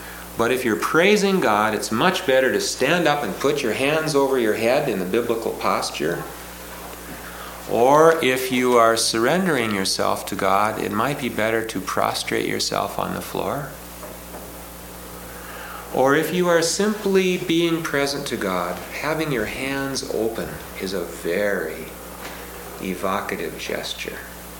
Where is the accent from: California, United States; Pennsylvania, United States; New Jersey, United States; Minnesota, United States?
Minnesota, United States; Minneapolis; I went to a retreat house near the Twin Cities. I come from Minneapolis.